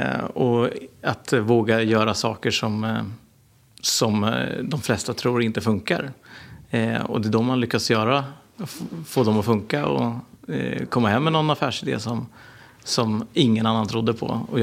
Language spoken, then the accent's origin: Swedish; Norrköping, Östergötland, Sweden; jag är en entreprenör från Norrköping. Mm. Jag är född 87 så jag är lite tag till, 33 år gammal.